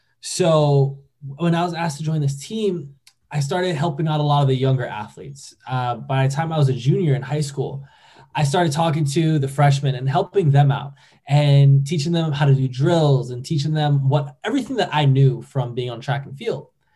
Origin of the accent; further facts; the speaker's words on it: New York, United States; So I'm originally from New York and had the opportunity to work on Wall Street as a personal trainer.